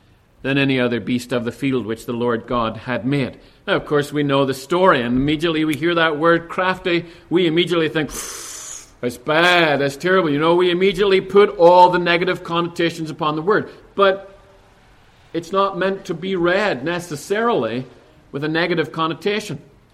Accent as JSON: {"language": "English", "region": "Northern Ireland", "country": "United Kingdom", "tie": "born or raised there", "said": "When I was a little boy growing up in Northern Ireland"}